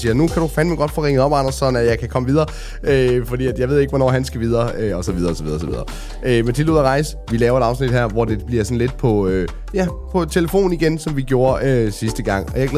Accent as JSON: {"language": "Danish", "region": "North Denmark Region", "country": "Denmark", "said": "som en nordjyde, så ved jeg godt, hvad det koster at ringe den anden vej"}